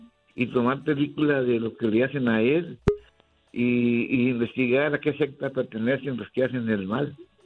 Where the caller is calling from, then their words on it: Los Fresnos, Texas, United States; Hablo de los Fresnos.